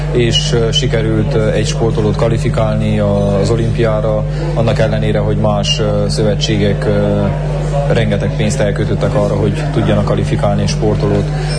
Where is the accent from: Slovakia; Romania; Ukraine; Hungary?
Romania; nem érzik azt a különbséget, hogy most mi Romániából vagyunk, esetleg nyugat-európai versenyzőkkel kell versenyezünk